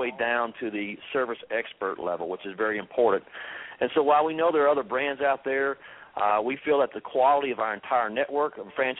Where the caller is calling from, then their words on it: Tempe, Arizona, United States; So I'm in Tempe, Arizona. Oh, wow. I've migrated across the country from Tennessee